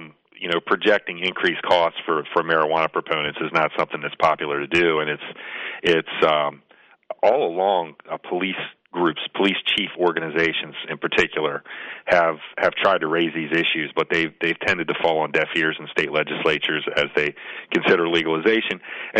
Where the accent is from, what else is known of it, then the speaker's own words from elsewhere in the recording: Maryland, United States; My home state's Maryland.